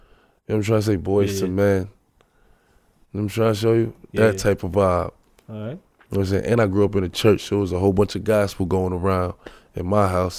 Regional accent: Brooklyn, New York, United States; It's different. It's different. You know what I'm saying? But it's fun though. It's fun. You know what I'm saying? Like New York, especially Brooklyn.

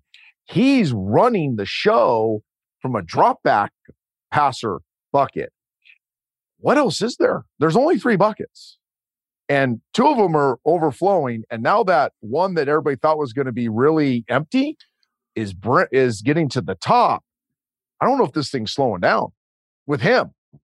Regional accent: West Coast, United States; I'm from the West Coast as a Pac-12 guy growing, a Pac-10 guy growing up.

